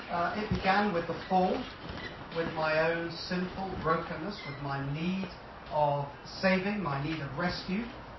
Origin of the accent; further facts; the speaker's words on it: England, United Kingdom; And so instantly, you know, being English, I'm frozen to the spot.